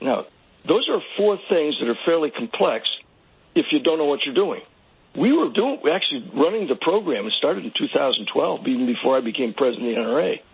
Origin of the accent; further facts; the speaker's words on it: San Antonio, Texas, United States; born there; and I was born in San Antonio, which is the biggest city close enough to Uvalde.